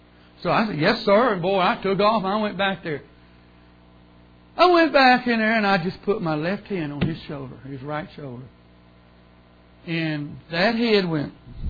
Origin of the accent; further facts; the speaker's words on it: Beaumont, Texas, United States; I'm from Beaumont, Texas. It don't get 20 below zero ever.